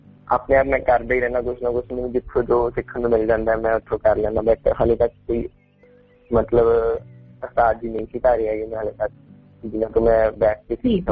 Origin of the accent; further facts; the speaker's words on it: Punjab, India; ਪੰਜਾਬ ਤੋਂ ma'am Sangrur district ਹੈ ਮੇਰਾ, ਸੰਗਰੂਰ ਡਿਸਟ੍ਰਿਕਟ ਦੇ ਨੇੜੇ ਭਵਾਨੀਗੜ੍ਹ ਸ਼ਹਿਰ ਤੇ ਪਿੰਡ ਮੇਰਾ ਨੱਕਾ ਤੇ ਉੱਥੋਂ ਦੀ ਜੰਪ ਵਾਲਾ ਮੈਮ ਤੇ ਪਟਿਆਲਾ ਡਿਸਟ੍ਰਿਕਟ ਵੀ ਸਾਡੇ ਨਾਲ ਹੀ ਲੱਗਦਾ ਸੀ